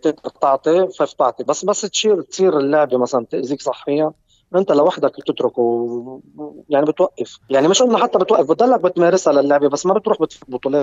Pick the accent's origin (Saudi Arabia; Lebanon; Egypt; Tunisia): Lebanon; لأنه شبعنا نحن كشعب لبناني،